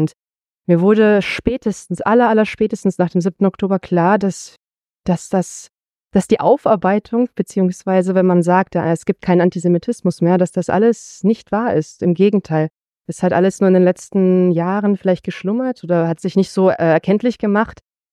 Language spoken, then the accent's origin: German; Germany; in meinem Land, wo ich aufgewachsen bin, also in Deutschland, wo ich geboren und aufgewachsen bin